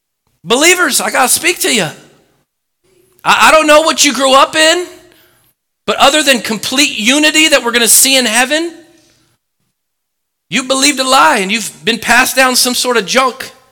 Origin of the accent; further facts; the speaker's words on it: Oregon, United States; Growing up in Oregon, in a secular school, public school